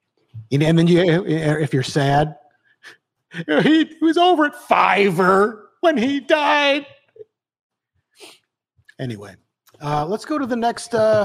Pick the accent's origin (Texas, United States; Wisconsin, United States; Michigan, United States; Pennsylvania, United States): Michigan, United States; Detroit; moved away as an adult; now in New York, United States; I'll always feel like I'm from Detroit, but I have lived in New York long enough to kind of feel like, well, I'm close.